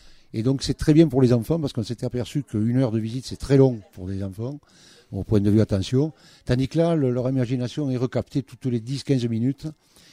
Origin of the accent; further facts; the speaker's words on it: Toulouse, Occitanie, France; Moi, je suis toulousain d'origine, hein